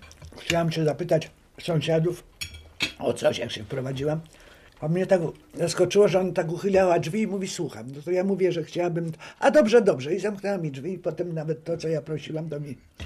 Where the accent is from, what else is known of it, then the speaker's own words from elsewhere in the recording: Kraków, Lesser Poland, Poland; now in Poznań, Poland; Właściwie wychowałam, przecież urodziłem się i wychowałam w Krakowie, bo rodzice już pracowali w Krakowie.